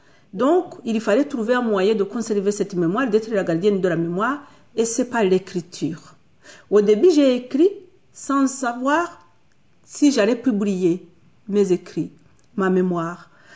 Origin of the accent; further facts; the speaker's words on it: Rwanda; Mais pendant longtemps, on a rêvé quoi, que cet itinéraire qu'on va retourner chez nous au Rwanda.